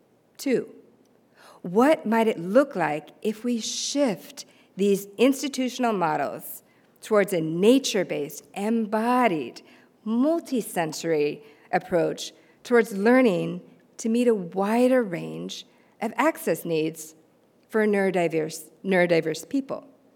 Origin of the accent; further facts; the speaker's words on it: Palo Alto, California, United States; the open space preserves and greenbelt districts where I grew up here in Palo Alto.